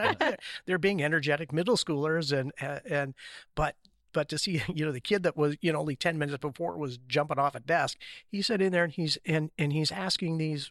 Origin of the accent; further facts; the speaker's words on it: Salem, Oregon, United States; I grew up in Salem, Oregon. So I'm a lifelong Oregonian, grew up in the Valley.